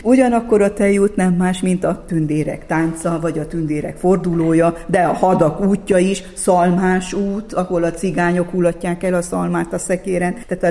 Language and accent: Hungarian; Hungary; Legyünk büszkék arra, hogy magyarnak születtünk